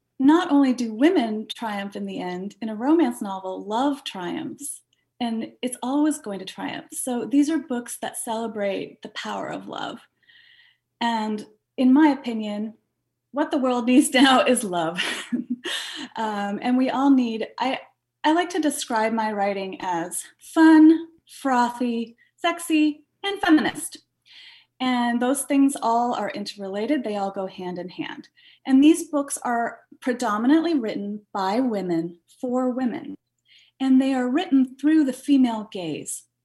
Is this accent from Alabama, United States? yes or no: no; Haines, Alaska, United States; that probably started when I was growing up in Haynes, and you know these long, dark winters